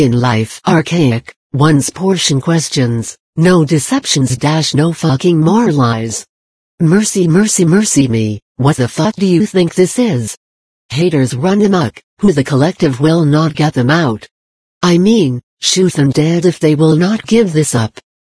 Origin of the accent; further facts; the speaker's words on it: Los Angeles, California, United States; born or raised there